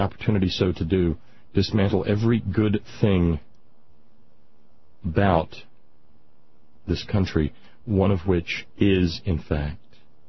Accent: Alabama, United States; when I was a little boy, every year growing up in Northwest Alabama

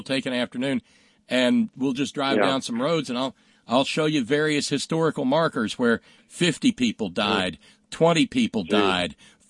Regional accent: Alabama, United States; The place where I was born and raised in Alabama, you know, I didn't have family from there.

